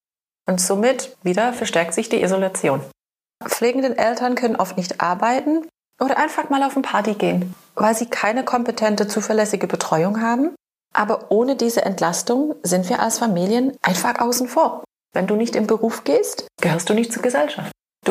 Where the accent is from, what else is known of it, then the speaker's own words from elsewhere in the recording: England, United Kingdom; German is a second language; Ich bin Engländerin, verheiratet und ich habe zwei Kinder.